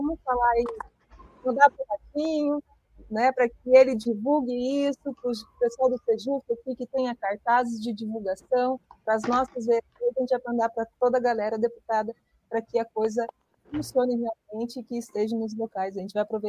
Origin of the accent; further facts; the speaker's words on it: Londrina, Paraná, Brazil; now in União da Vitória, Brazil; Eu sou londrinense, apesar de morar aqui em União da Vitória, Porto União.